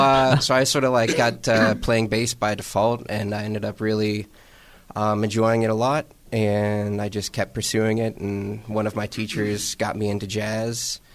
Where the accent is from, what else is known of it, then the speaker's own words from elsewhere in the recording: Butler, Pennsylvania, United States; Yeah, I'm from Butler originally.